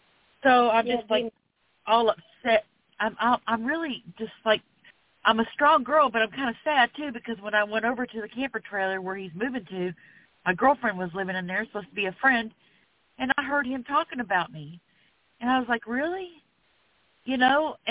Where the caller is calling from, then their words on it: Florida, United States; I'm calling from Florida.